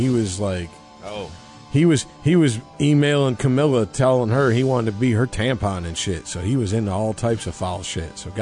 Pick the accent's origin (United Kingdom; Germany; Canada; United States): Canada; as you can tell by our accents, we're from Canada.